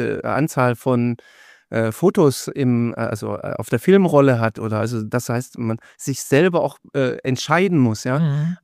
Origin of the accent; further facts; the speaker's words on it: Schwäbisch Hall, Baden-Württemberg, Germany; den Großteil meiner Jugend habe ich in Schwäbisch Hall verbracht.